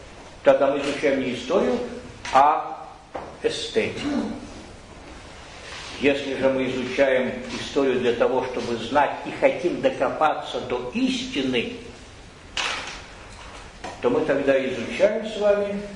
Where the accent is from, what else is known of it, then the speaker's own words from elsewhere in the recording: Russia; born there; Я родился русским, в России. Это мой дом, я обязан его знать.